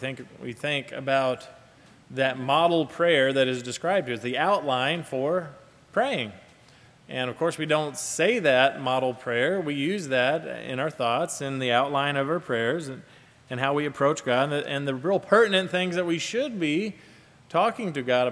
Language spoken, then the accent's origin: English; Kentucky, United States; growing up in the Bible Belt in Kentucky, quite a few friends would attend that prayer group